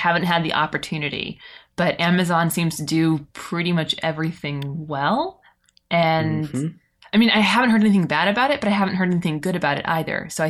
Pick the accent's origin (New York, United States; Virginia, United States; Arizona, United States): Arizona, United States; well, I pronounce it Quince, but that's because I grew up in Arizona. Most people out here in Maryland pronounce it Quince.